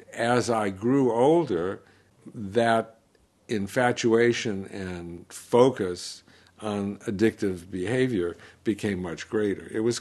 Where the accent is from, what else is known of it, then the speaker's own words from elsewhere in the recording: New York, United States; Growing up in New York, right in the middle of all of that, both the cultural and the musical and the social phenomenon in the 60s